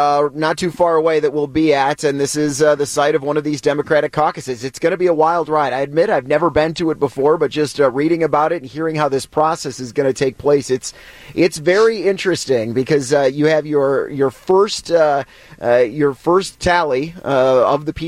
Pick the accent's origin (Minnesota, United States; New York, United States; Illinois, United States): Illinois, United States; You and I, we're from Illinois.